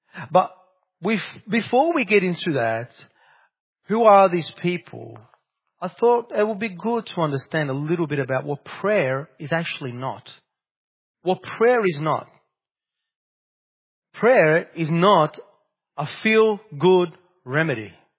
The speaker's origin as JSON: {"language": "English", "town": "Naples", "region": "Campania", "country": "Italy", "said": "I come from Italy, and there is a place in Naples, that's my city where I come from."}